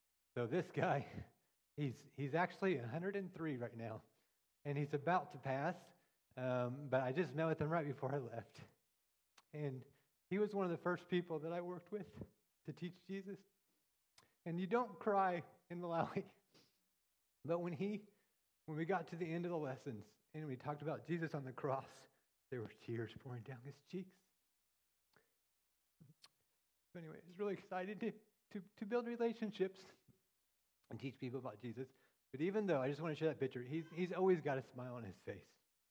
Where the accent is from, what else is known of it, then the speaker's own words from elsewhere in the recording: Abilene, Kansas, United States; So I am from Abilene, Kansas. That is where I was born and raised.